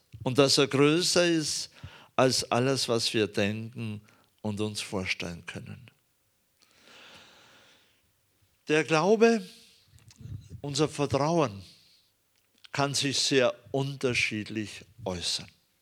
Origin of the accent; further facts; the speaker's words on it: Bavaria, Germany; Ich komme aus Bayern